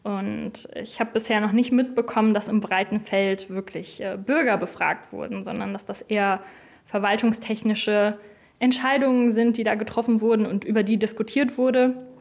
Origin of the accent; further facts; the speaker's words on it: Kürten, North Rhine-Westphalia, Germany; now in Frankfurt am Main, Germany; ich bin 25 Jahre alt, ich komme hier aus Kürten, wohne derzeit in Frankfurt am Main.